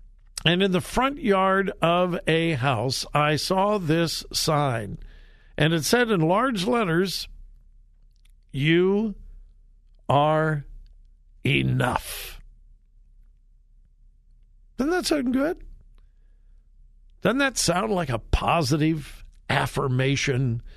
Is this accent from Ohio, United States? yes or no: yes; Westerville, Ohio, United States; Driving around my hometown of Westerville this morning